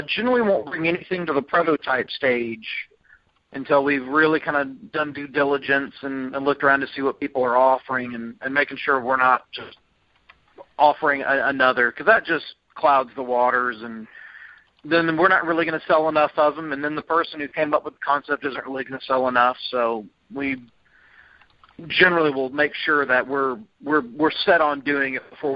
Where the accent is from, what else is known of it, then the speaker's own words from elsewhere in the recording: Texas, United States; Dude, I'm from Texas. We like to eat.